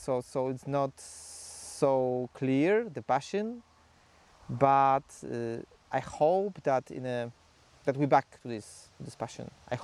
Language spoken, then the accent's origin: English; Poland; English is a second language; I'm from Poland.